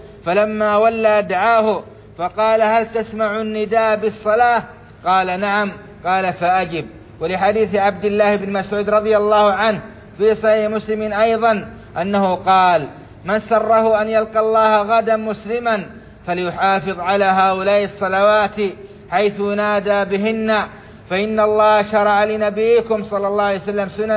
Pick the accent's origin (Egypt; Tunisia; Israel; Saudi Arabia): Saudi Arabia; ومنها بلادنا السعودية